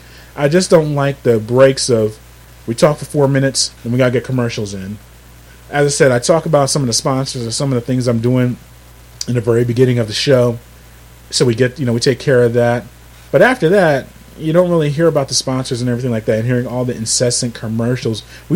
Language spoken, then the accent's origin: English; New York, United States; And even me growing up in New York, even my fellow New Yorkers, I still have friends and family up there.